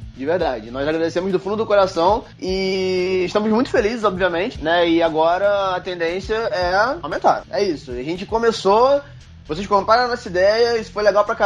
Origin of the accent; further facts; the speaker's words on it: São Luís, Maranhão, Brazil; born there; São Luís, pra quem não sabe, foi onde eu nasci. Eu tô voltando pra São Luís que eu vou morar lá agora.